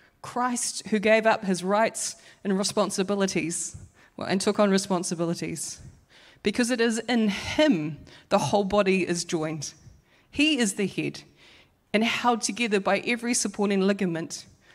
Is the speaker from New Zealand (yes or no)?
yes; Auckland, New Zealand; I come from Counties Manukau